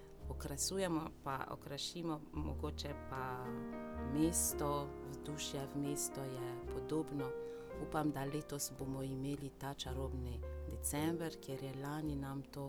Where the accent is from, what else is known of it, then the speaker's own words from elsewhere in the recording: Madagascar; se spomnim, ko sem bila mala, mi smo imeli umetne jelke, ko smo prinesli iz Francije in seveda damo vate, da se malo pokaže, da je zima, čeprav na Madagaskarju ob tem času je poletje.